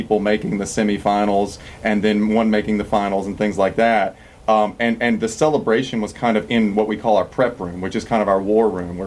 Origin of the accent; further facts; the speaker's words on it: California, United States; Michigan or I'm from California.